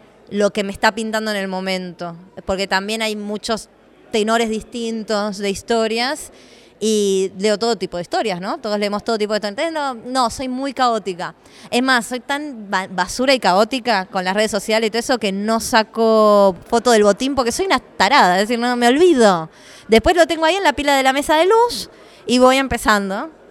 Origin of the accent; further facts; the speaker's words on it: Buenos Aires, Argentina; el barrio Zamoré de Villa Lugano, que es un barrio de monoblocks del sur de la ciudad de Buenos Aires, en el absoluto sur, donde se empieza a romper el mapa de la ciudad. Es donde yo nací, me crié.